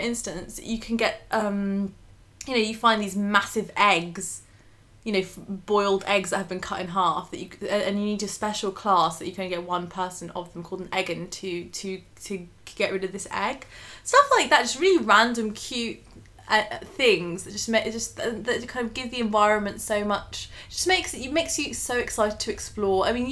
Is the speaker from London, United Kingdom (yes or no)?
yes; London, United Kingdom; we live in London, I grew up in London